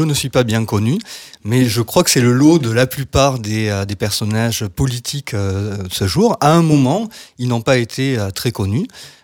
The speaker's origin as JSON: {"language": "French", "town": "Moissac", "region": "Occitanie", "country": "France", "tie": "born there", "said": "C'est une ville, bien que n'y étant pas né, je suis né à Moissac."}